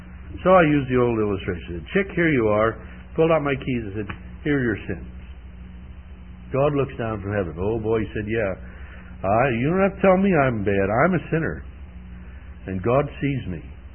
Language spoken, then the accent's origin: English; Missouri, United States; By the way, I grew up in Missouri. It's probably apparent in my speech.